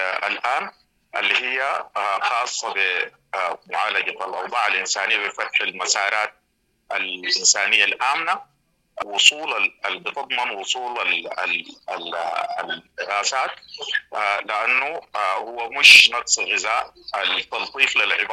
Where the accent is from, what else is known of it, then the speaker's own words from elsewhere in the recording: Sudan; نحن سودانيين